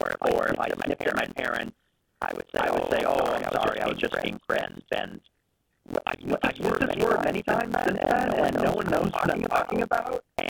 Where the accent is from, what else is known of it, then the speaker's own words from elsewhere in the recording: Chicago, Illinois, United States; So I grew up in Chicago, and my parents would often take us on a road trip down to Florida